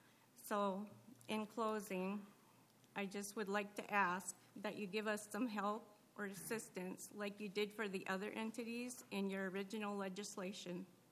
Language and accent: English; Park Rapids, Minnesota, United States; I'm from Park Rapids, Minnesota.